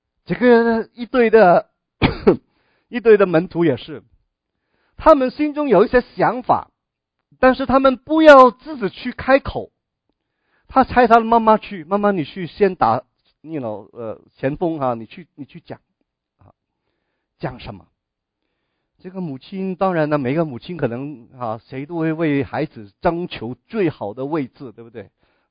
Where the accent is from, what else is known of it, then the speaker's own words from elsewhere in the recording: China; 我们中国人说左什么啊，左丞右相